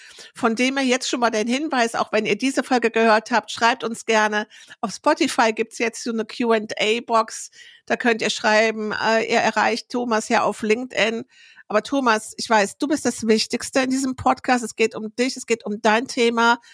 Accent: Rhineland, Germany; so kennt man mich als Rheinländerin ja nicht.

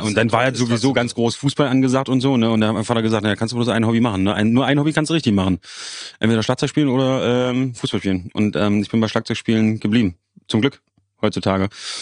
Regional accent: Magdeburg, Saxony-Anhalt, Germany; Magdeburg ist meine Heimat.

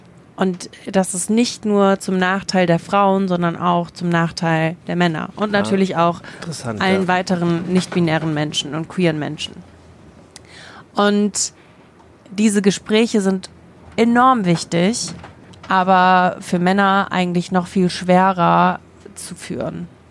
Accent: Germany; born there; Ich bin in Deutschland geboren.

